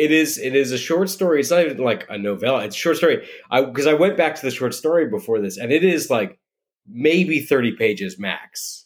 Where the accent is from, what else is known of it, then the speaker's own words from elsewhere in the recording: Connecticut, United States; also born or lived in New York, United States; Yeah, I was born in New York, was in New York till I was 4 or 5, and then grew up in Connecticut.